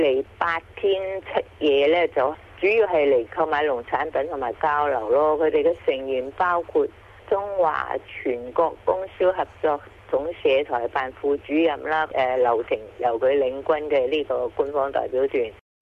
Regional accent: Guangdong, China; 即系我哋广东人叫嘅番石榴

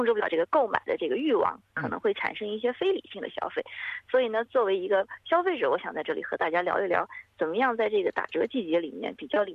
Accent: Australia; 如果像我们澳洲人或者说是西方人，可能对这个圣诞节比较注重

